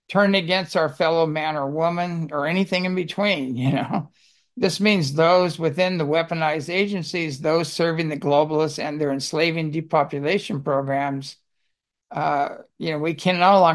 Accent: California, United States; born there; I was born in California. I kept moving from the high desert up the coast, fleeing the woke wave of incompetence and legal overreach.

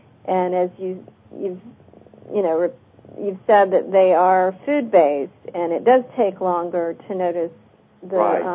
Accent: Atlanta, Georgia, United States; Yes. I'm from Atlanta.

